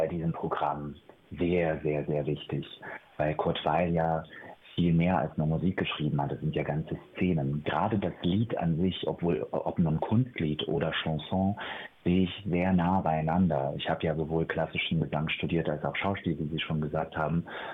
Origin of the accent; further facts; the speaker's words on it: Georgia; moved away; weil ich von meiner Heimat erzähle, weil ich in dem Abend auch seine Fluchtgeschichte mit meiner aus Georgien verbinde